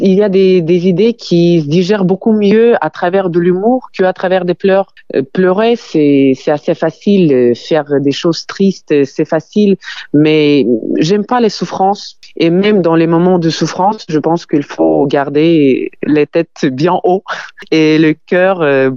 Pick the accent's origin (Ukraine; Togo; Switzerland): Ukraine; French is a second language; now in France; ce qui fait de moi une Ukrainienne.